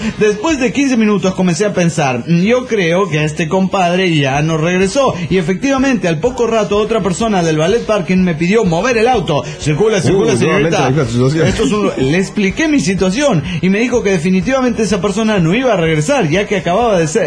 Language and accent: Spanish; Comitán, Chiapas, Mexico; de Comitán, Chiapas, México.